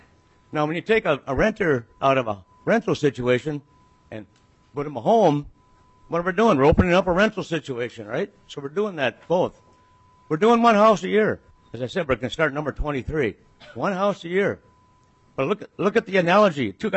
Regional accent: Uppsala, Uppsala County, Sweden; Isaac is from Uppsala, and I am from Uppsala too. So the treats are kind of a natural thing that Scandinavians do.

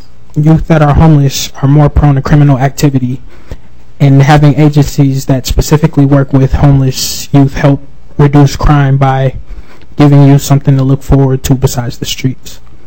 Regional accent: Minneapolis, Minnesota, United States; born there; I was born in Minneapolis, and I became homeless when I was 14 due to family problems.

